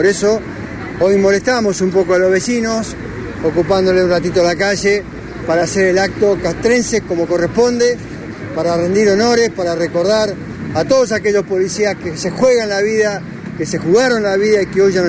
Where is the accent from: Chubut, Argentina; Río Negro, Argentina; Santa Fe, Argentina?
Santa Fe, Argentina; como santafesino en general